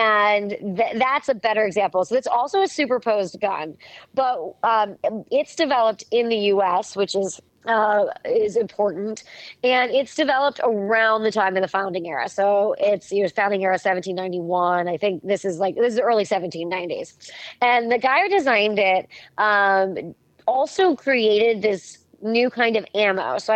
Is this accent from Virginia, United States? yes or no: no; Pittsburgh, Pennsylvania, United States; I'm from Pittsburgh, so I'm from Western PA.